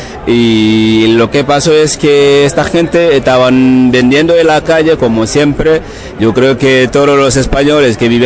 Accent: Senegal; Spanish is a second language; now in Spain; Yo soy de Senegal.

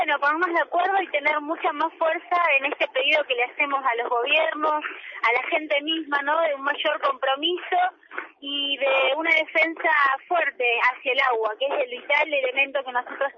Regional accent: Comodoro Rivadavia, Chubut, Argentina; No, yo soy de Comodoro Rivadavia, bueno.

